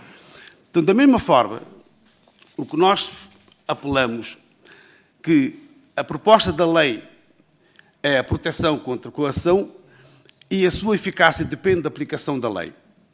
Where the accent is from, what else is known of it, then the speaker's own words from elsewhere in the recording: Portugal; E, acima de tudo, com amor à nossa pátria, que é Portugal. Somos portugueses